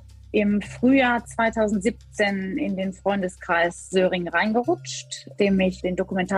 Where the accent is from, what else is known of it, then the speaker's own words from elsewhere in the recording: Germany; also born or lived in London; now in United Kingdom; Ich bin eine Deutsche, die seit knapp 17 Jahren in Großbritannien lebt.